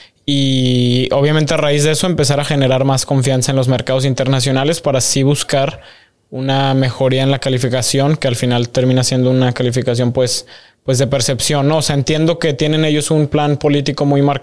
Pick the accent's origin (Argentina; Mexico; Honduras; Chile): Mexico; como mexicanos y en sí como personas nos quejamos